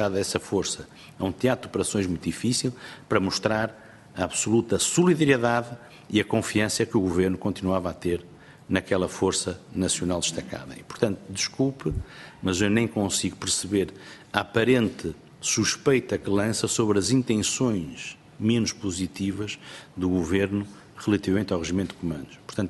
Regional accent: Portugal; E, portanto, digo como português

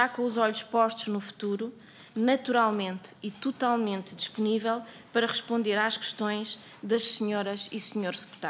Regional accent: Portugal; como portuguesa, ao serviço do meu país

